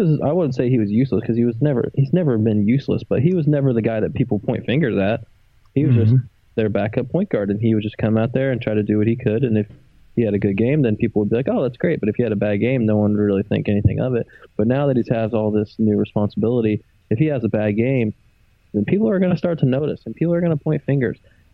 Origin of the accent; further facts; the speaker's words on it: Indiana, United States; I'm from Indiana, and I actually went and watched the Spurs play the Pacers.